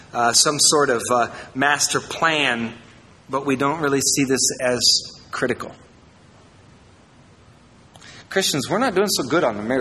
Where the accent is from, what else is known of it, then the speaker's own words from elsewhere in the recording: Iowa, United States; Now, it's easy for me. I'm from Iowa.